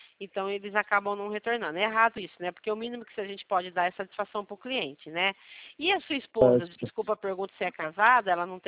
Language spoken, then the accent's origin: Portuguese; Rio Claro, São Paulo, Brazil; eu sou de Rio Claro.